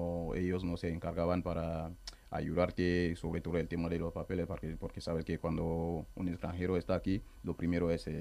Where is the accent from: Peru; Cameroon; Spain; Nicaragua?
Cameroon; Soy camerunés, el país más bonito del mundo.